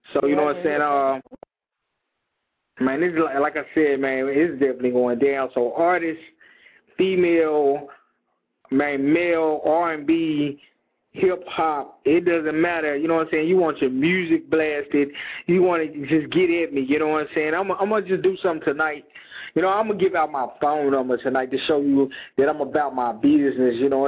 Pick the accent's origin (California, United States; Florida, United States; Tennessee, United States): Tennessee, United States; Memphis; Shout out to Tennessee, my hometown, Tennessee. What's up, Memphis, Tennessee?